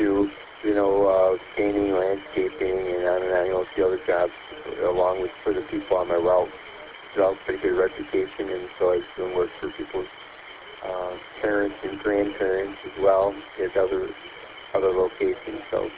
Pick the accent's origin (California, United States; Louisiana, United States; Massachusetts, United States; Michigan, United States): Michigan, United States; Detroit; moved away; I grew up in Detroit, so even though I don't live there, I haven't lived there in many, many years